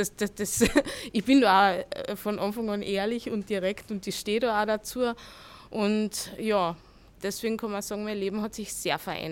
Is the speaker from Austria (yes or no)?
yes; Carinthia, Austria; now in Vienna, Austria; Ich sehe mich mittlerweile nicht mehr so als Kärntnerin.